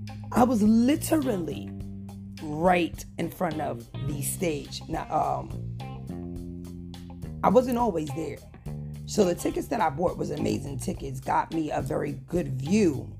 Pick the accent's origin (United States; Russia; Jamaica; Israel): United States; New York; Now, I'm from New York.